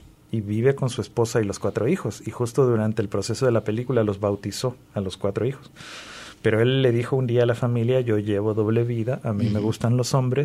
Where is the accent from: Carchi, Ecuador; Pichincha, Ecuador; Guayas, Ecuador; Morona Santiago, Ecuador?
Guayas, Ecuador; Guayaquil; Nosotros venimos de Guayaquil, que es la ciudad más grande, la ciudad costera, pero al mismo tiempo es una ciudad muy tradicional, muy machista, muy conservadora.